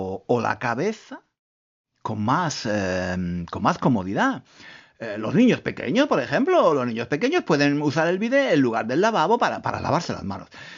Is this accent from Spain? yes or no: yes; Spain; now in London, United Kingdom; yo vivo en Londres, soy español, pero vivo en Londres. Llevo muchos años viviendo en Inglaterra y estoy casado con una inglesa.